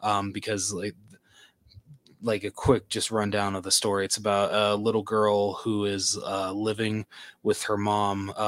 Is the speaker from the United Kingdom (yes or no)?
no; California, United States; Like growing up in California as a little kid, experiencing like these kind of areas